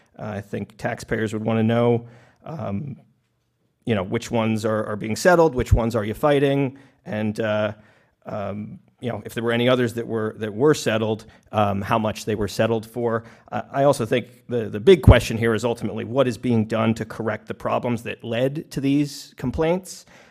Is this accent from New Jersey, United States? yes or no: yes; New Brunswick, New Jersey, United States; I'm from New Brunswick.